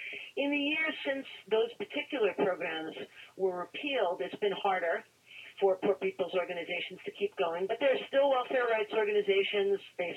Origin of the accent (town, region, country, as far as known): Brooklyn, New York, United States; born or raised there